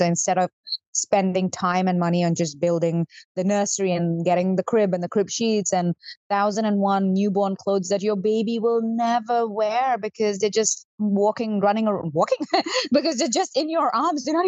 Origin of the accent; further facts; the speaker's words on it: India; I come from India